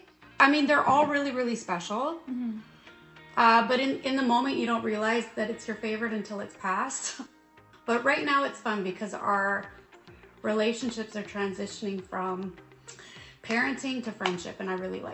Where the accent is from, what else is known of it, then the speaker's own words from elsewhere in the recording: Canal Flats, British Columbia, Canada; I'm from a very small town of Canal Flats in the East Kootenays of BC. Like no street lights, hardly any stop signs. Very small.